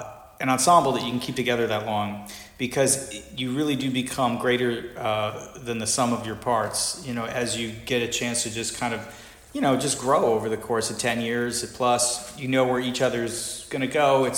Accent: United States; I mean, I can say, you know, as an American, you know, coming to visit, we don't have anything.

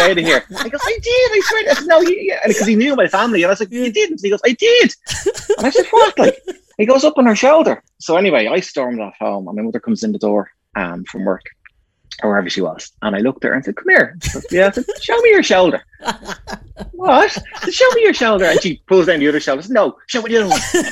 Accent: Bray, County Wicklow, Ireland; I'm from Bray, and it was a cool little shop.

